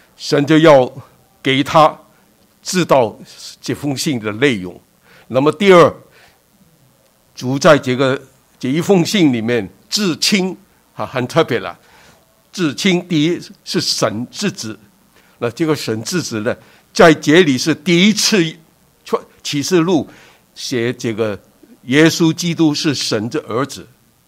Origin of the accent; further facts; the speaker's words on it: China; 那么你看到我们中国人呢，皇帝叫天子